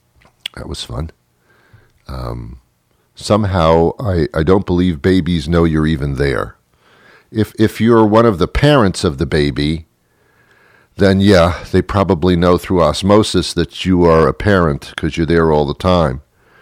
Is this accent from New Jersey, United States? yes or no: yes; Teaneck, New Jersey, United States; Oh, yeah. I was brought up in Teaneck.